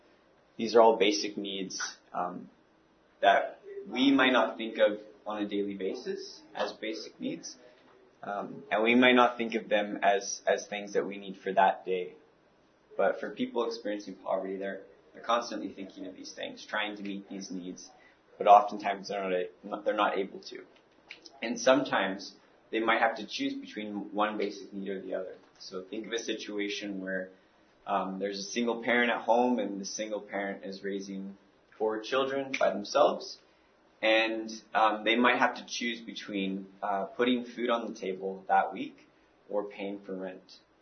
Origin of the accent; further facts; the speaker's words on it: Prince Rupert, British Columbia, Canada; I am from Prince Rupert, BC.